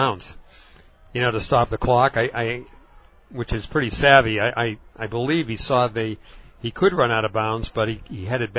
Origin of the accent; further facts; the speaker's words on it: Falmouth, Massachusetts, United States; I'm from Falmouth, and I spoke to the Falmouth coach.